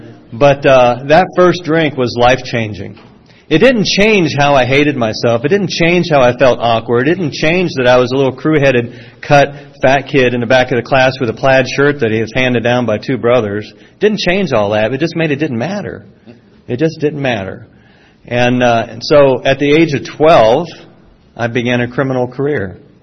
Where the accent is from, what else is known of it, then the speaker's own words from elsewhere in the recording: the South, United States; accent: southern; picked up a nice southern accent. And when I joined the Air Force, again, they told me I had to lose my accent.